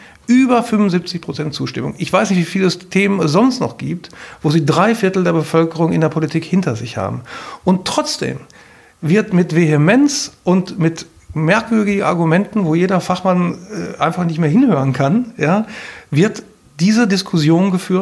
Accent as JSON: {"language": "German", "region": "North Rhine-Westphalia", "country": "Germany", "said": "Ich komme aus dem Ruhrpott und wohne jetzt in Sachsen."}